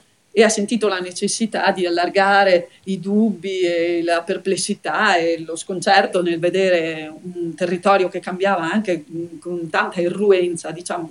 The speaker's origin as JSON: {"language": "Italian", "town": "Belluno", "region": "Veneto", "country": "Italy", "said": "io vengo da Belluno, Belluno è nel Veneto"}